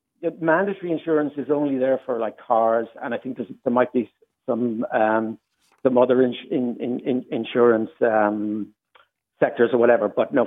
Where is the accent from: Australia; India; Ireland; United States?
Ireland; Dublin, Leinster; I'm a lad from Dublin. I grew up in Coolock.